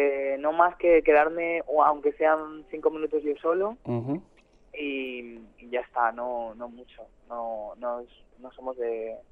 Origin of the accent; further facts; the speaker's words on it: Talavera de la Reina, Castilla-La Mancha, Spain; yo soy de Talavera y he visto siempre toda mi vida a grupos